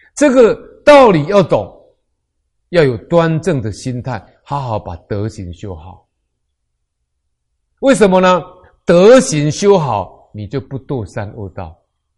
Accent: China; 我们中国人讲说，贵为天子，富有四海

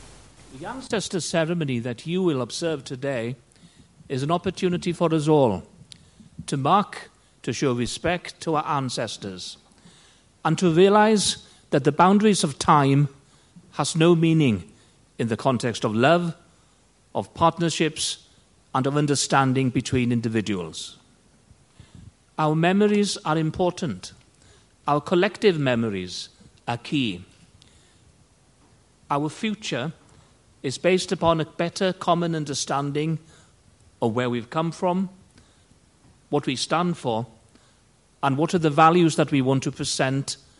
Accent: Wales, United Kingdom; he was mindful of the importance of the cultural traditions that we, as Welsh, also share with colleagues across the world.

